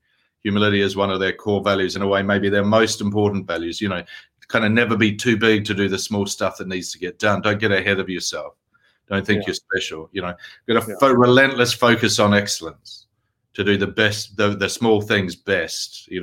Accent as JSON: {"language": "English", "country": "New Zealand", "said": "I'm a Kiwi"}